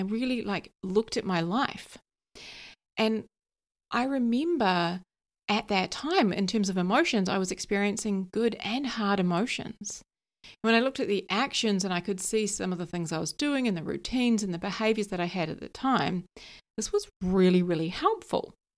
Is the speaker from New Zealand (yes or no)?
yes; New Zealand; now in London, United Kingdom; how I moved from New Zealand to London and, you know, had a rough time of it